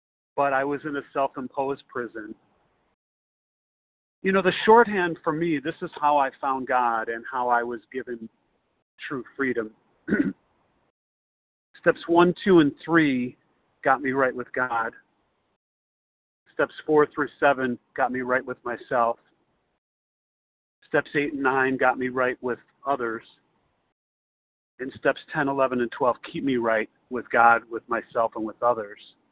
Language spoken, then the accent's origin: English; Chicago, Illinois, United States